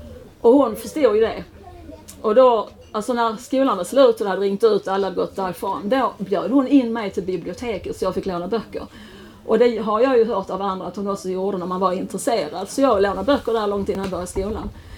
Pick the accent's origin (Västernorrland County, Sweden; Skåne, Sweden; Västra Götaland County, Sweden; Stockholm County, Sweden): Skåne, Sweden; accent: Scanian; han bara konstaterade att jag pratar mycket skånska idag.